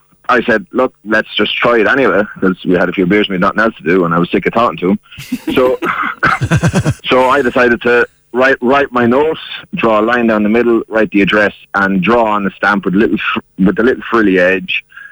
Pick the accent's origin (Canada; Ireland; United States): Ireland; Kilkenny, Leinster; accent: Kilkenny; They don't need me with my lovely Kilkenny accent teaching them English.